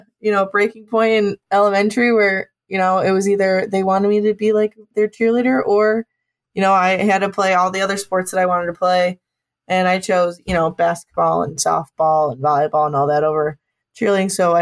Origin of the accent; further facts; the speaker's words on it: Avon, Indiana, United States; And we grew up in Avon.